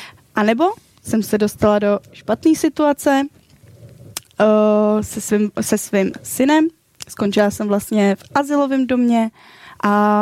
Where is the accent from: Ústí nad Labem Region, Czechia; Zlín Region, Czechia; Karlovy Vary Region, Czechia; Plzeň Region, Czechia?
Karlovy Vary Region, Czechia; now in Prague, Czech Republic; já jsem momentálně z Prahy. Ten azylový dům byl v Brandýsu nad Labem, což je, já nevím, 20 minut autem, jo, kousíček. Ale já jsem původně ze západu Čech, jo, ještě za Karlovýma Varama.